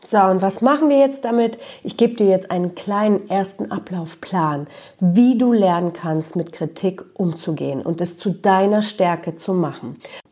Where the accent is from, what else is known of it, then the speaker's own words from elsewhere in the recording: Poland; born there; ich bin ja in Polen geboren